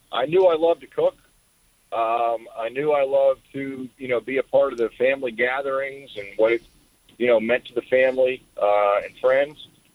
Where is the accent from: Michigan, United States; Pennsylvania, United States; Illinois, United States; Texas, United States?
Pennsylvania, United States; I grew up in Northeast Pennsylvania, so it wasn't exactly a barbecue capital of the world.